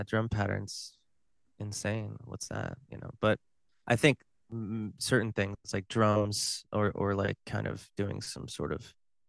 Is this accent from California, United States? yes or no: yes; Laguna Beach, California, United States; Frankly, I just didn't tell anybody I was from Laguna Beach for years because that's all anybody would talk to me about.